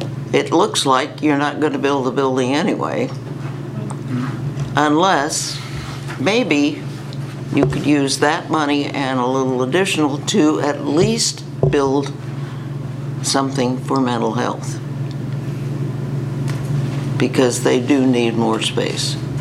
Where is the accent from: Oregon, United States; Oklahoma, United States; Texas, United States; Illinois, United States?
Oregon, United States; Depoe Bay; I'm from Depot Bay also.